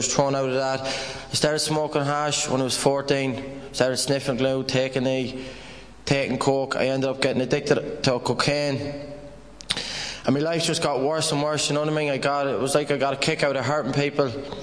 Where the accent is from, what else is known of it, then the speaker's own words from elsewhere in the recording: Sligo, Connacht, Ireland; I grew up in Sligo. I grew up in the roughest part of Sligo, and growing up, I grew up with my mother and my 3 sisters and my father.